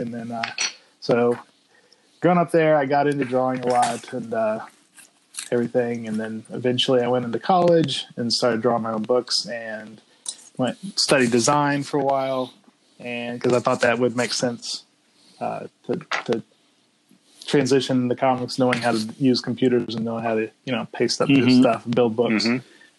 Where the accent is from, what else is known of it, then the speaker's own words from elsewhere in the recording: Kansas, United States; I was a young kid and growing up in Kansas in a small town there, and comics were everywhere at the time.